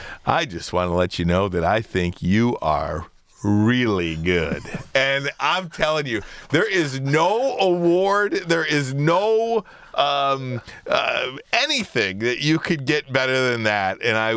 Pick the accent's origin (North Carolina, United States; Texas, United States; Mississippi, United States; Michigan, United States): Michigan, United States; Detroit; You're a kid growing up in Detroit.